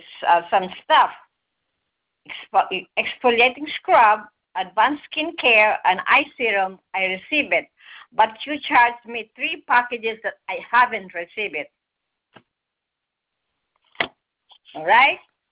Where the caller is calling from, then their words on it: New Jersey, United States; I'm calling from New Jersey.